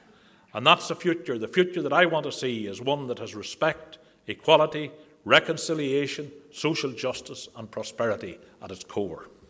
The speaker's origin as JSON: {"language": "English", "region": "Northern Ireland", "country": "United Kingdom", "said": "We in the SDLP are proud and committed Europeans, as well as being proud Irish men and women."}